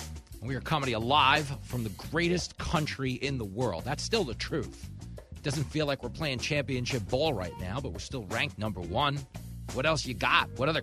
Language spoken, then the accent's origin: English; New York, United States; as someone who has come down as a New Yorker, they do at some point have to come back just for their own safety